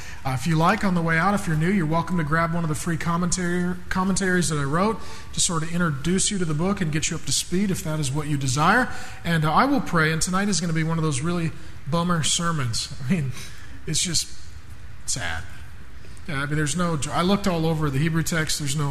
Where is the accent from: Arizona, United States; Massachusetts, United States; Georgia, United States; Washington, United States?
Washington, United States; Seattle; I was raised here in Seattle